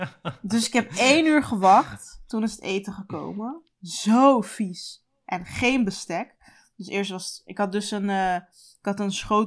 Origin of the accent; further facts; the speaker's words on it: Turkey; Ik ben gewoon Turk. Ik heb vaker zonder bestek gegeten.